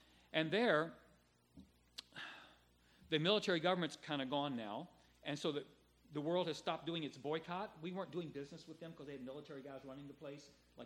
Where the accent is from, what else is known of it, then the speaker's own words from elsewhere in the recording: Blue Ridge, Virginia, United States; I'm back living where I grew up in Blue Ridge, Virginia, after 40 years on the lam.